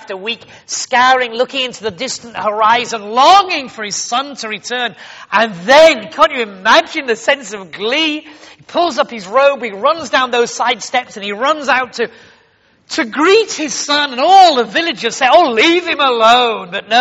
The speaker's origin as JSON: {"language": "English", "region": "Yorkshire and the Humber", "country": "United Kingdom", "said": "for me as a Yorkshireman, even if they're on the wrong side of the Pennines"}